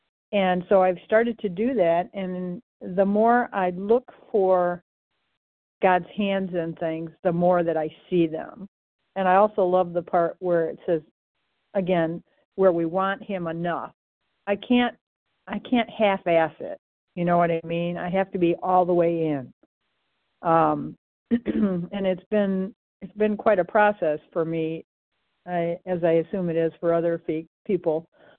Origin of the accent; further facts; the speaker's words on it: Michigan, United States; recovered compulsive overeater. I'm from Michigan.